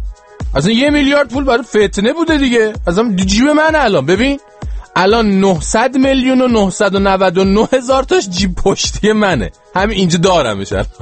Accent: Iran; از جمله بنده که اینجا نشستم ایرانی هستم و همیشه وطنم رو دوست دارم، ایران رو دوست دارم

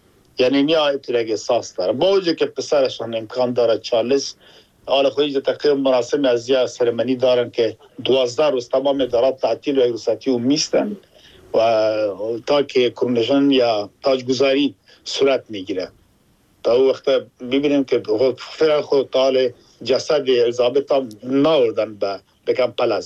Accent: Afghanistan; now in England, United Kingdom; ما افغان هستم در انگلستان زندگی می کنم، یک خود ما افغان هستم مسلمان از کلتور و فرنگ خود دارم جدا

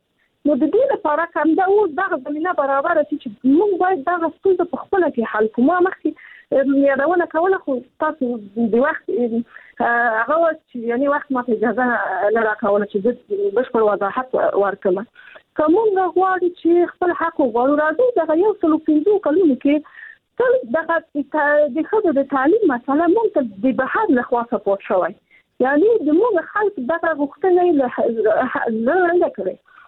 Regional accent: Afghanistan; زه خپل په افغانستان کې پیدا شوی، په افغانستان کې لوی سم

